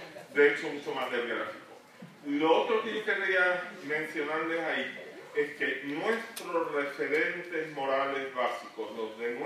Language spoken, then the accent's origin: Spanish; Madrid, Community of Madrid, Spain; born there; also born or lived in Venezuela; Yo he pasado mucho tiempo en Venezuela, aunque nací aquí en Madrid. Entonces, un resultado de eso es que cuando yo digo a ustedes, estoy queriendo decir vosotros.